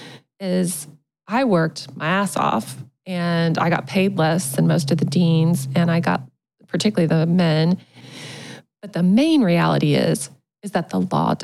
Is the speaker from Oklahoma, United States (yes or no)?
yes; Oklahoma, United States; I don't hate OU any more than I hate my home state of Oklahoma. Oklahoma is a challenging place to be.